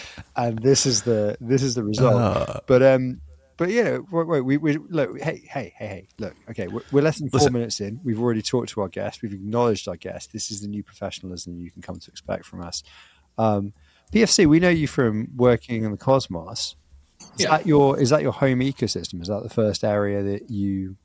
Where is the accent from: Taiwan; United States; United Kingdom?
United Kingdom; England; "No. We're from England."